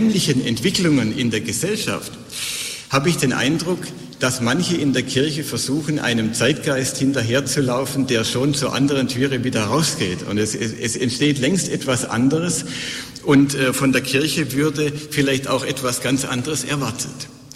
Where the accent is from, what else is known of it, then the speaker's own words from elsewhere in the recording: Bavaria, Germany; Ich komme aus dem Bistum Augsburg.